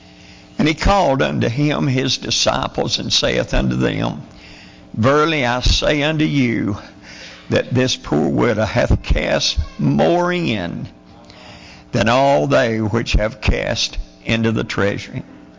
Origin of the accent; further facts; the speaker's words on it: Mount Airy, North Carolina, United States; we're from Mount Uri and lived there all my life. And everybody relates it to Mayberry.